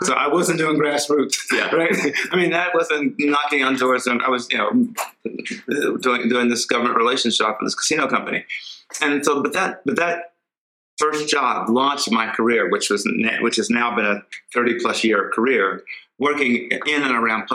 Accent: North Las Vegas, Nevada, United States; I had when I was a kid, growing up in North Las Vegas, on the alphabet streets, as we say.

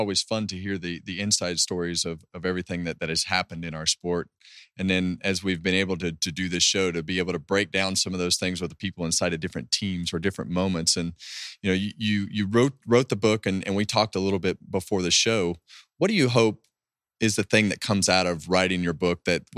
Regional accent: Bakersfield, California, United States; And I grew up the same way. I grew up in Bakersfield.

